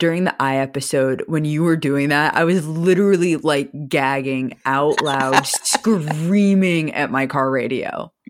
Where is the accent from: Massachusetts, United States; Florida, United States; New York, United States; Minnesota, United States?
Florida, United States; Key West; I grew up in Key West, Florida, which is beach town central, though insider secret, the sand is imported because we have no real sand because we live on a reef.